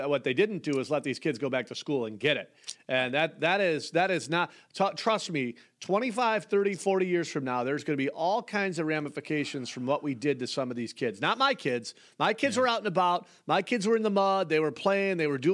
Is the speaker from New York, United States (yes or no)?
yes; New York, United States; I mean, obviously growing up in Western New York, I mean, Canada's been right there.